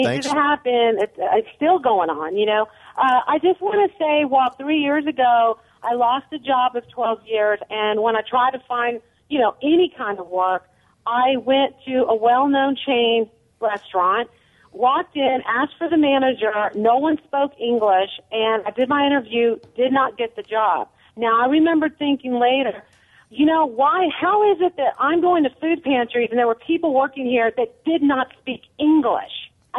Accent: Texas, United States; And so I'm Mexican born. I'm an American who's Mexican, born and raised in Texas.

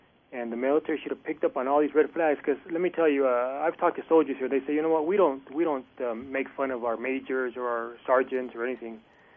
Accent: Chicago, Illinois, United States; now in El Paso, United States; I'm originally from Chicago, back in the Fahey Flynn days.

